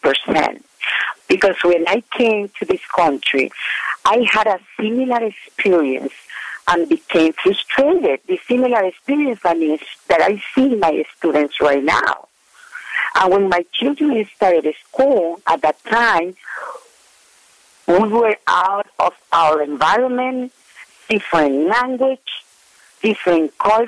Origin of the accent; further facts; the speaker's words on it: Nicaragua; English is a second language; moved away as an adult; now in United States; to U.S. from Nicaragua, I tried to give in order to give my children a better life and education. I did not speak any English at that time, and I had to work